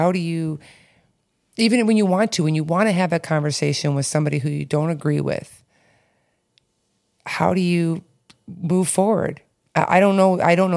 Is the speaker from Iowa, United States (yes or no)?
no; Michigan, United States; now in Chicago, United States; I went back to where I grew up in Midwest in Michigan a few weeks ago